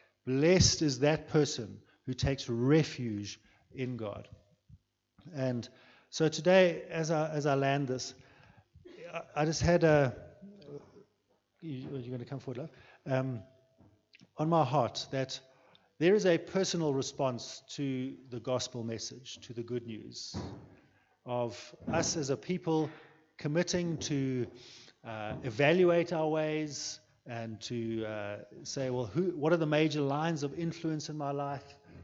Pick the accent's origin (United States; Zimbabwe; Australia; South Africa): South Africa; and I'm just going to take it as a South African thing, a need for the leadership of our country to respond to the gospel